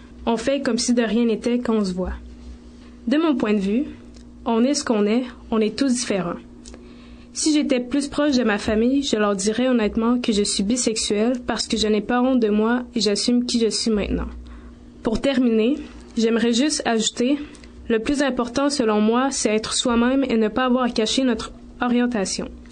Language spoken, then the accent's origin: French; Quebec, Canada; j'ai 19 ans et je suis d'origine haïtienne. Je suis née ici au Québec et j'ai grandi en campagne avec ma mère principalement.